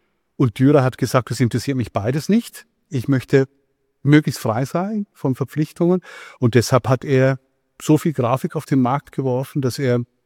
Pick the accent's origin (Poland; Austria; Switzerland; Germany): Switzerland; Ich bin Schweizer, ich bin Europäer